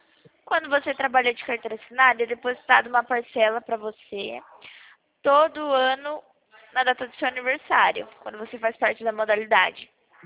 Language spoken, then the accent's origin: Portuguese; São Carlos, São Paulo, Brazil; Não, a gente é daqui de São Carlos, a gente é do interior mesmo, de São Paulo.